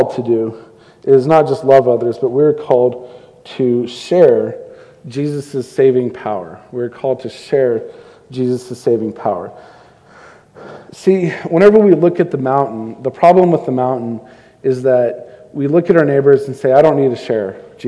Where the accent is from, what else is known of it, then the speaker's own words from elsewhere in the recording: Houston, Texas, United States; I grew up in Houston, and the whole town was underwater, it seemed like.